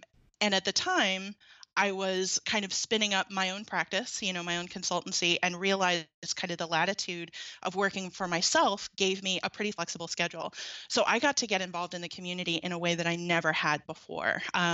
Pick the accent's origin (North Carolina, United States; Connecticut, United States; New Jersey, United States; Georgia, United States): Georgia, United States; Atlanta; I grew up in Atlanta, in suburban Atlanta.